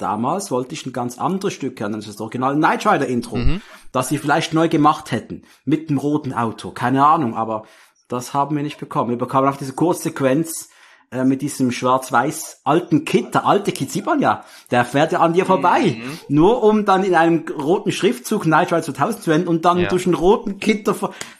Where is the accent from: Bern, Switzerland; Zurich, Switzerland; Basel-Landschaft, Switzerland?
Basel-Landschaft, Switzerland; Muttenz; ich hatte den an, war unterwegs in meiner Heimatstadt Muttenz